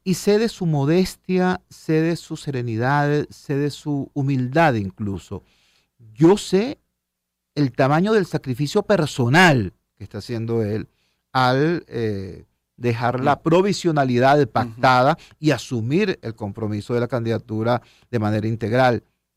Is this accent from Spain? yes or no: no; Venezuela; como padre de familia, como ciudadano, como venezolano